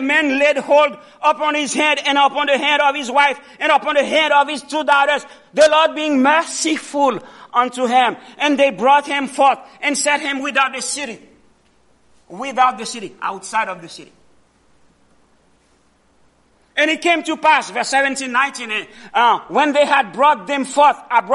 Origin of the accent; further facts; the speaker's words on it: Atlanta, Georgia, United States; now in Elmira, United States; I said, I came from Atlanta, one of the largest cities in America, in the world. Beautiful city.